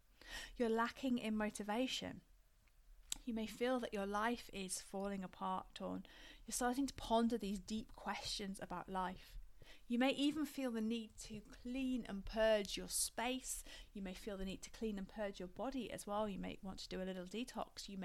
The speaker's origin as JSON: {"language": "English", "region": "Yorkshire and the Humber", "country": "United Kingdom", "said": "I'm from Yorkshire, so I'm never going to mince my words"}